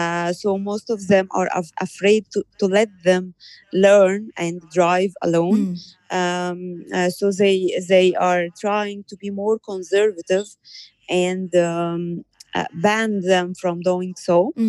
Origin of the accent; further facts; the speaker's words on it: Cairo, Cairo Governorate, Egypt; from Cairo, Egypt.